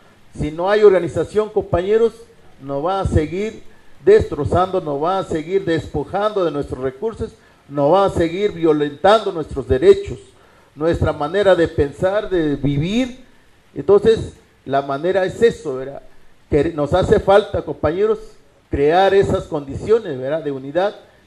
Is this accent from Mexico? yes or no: yes; Mexico; somos mexicanos, nacimos de acá, sobre todo los pueblos originarios, somos los que nacimos de este país, este territorio mesoamericano, somos de esa descendencia.